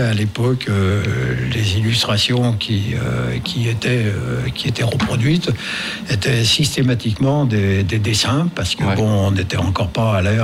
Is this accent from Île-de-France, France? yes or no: no; Villefranche-sur-Saône, Auvergne-Rhône-Alpes, France; born there; Ah oui, je suis né à Villefranche, tout à fait, en 1948, pour être précis.